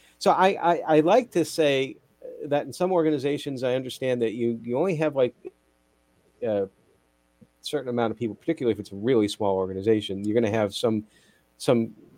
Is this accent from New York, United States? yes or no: yes; White Plains, New York, United States; also born or lived in Harrison; I grew up in White Plains and Harrison. Ah! So, I know Westchester.